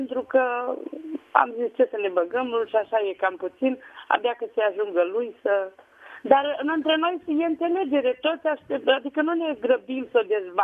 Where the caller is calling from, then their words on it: Tulcea, Tulcea County, Romania; din Tulcea.